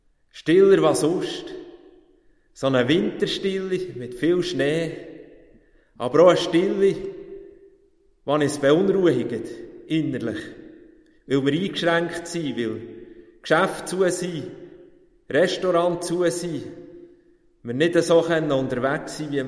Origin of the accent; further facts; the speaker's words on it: Oberried, Bern, Switzerland; Ich habe natürlich auch Bilder gesehen von Oberried, wo ich aufgewachsen bin unter den Lauen.